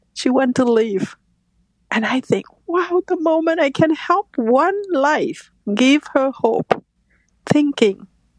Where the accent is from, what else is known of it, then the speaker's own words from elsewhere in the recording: Vietnam; English is a second language; I was raised in a different religion. I was raised in the Cao Dai religion in Vietnam.